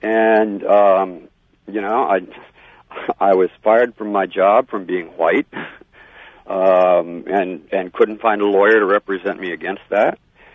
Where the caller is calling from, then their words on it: Maui, Hawaii, United States; I'm calling from Maui.